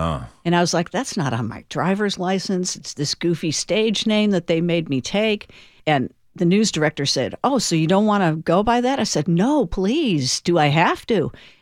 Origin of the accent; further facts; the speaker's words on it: Chicago, Illinois, United States; now in Nashville, United States; Well, I came from Chicago. So in terms of the city, I found Nashville to be quaint.